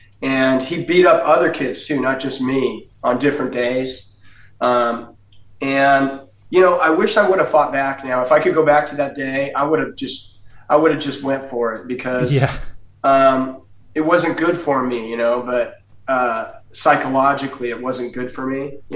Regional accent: Seattle, Washington, United States; I grew up in Seattle, which didn't really get bullied there

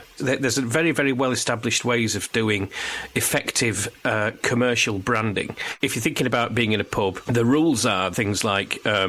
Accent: Barnsley, Yorkshire and the Humber, United Kingdom; I grew up in Barnsley and I went to great pains as a young person to not be like a person from Barnsley. And then I kind of went back to it later on in my life.

